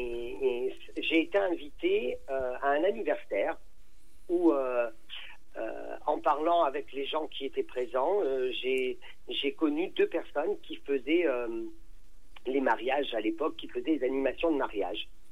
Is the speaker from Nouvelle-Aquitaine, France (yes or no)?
yes; Confolens, Nouvelle-Aquitaine, France; now in Limoges, France; je suis natif de Confolens en Charente, mais maintenant je vis à Limoges.